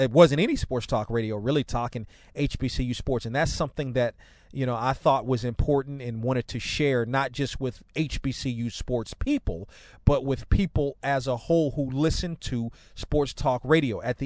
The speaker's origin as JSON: {"language": "English", "town": "Washington", "region": "District of Columbia", "country": "United States", "tie": "born or raised there", "said": "growing up in Washington, D.C., in the Washington metropolitan area"}